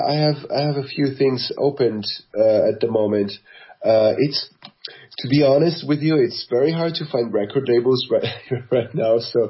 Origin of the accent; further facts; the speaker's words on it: Verona, Veneto, Italy; moved away as an adult; now in Berlin, Germany; It's in my hometown. Yeah, that's where I grew up. That's where I spent the first 30 years of my life. Before moving to Berlin.